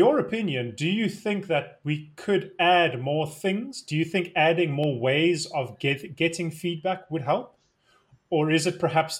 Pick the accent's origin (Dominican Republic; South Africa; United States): South Africa; I get the sense, as a South African, I get the sense that the Western sort of US, America, Canada, that side of the world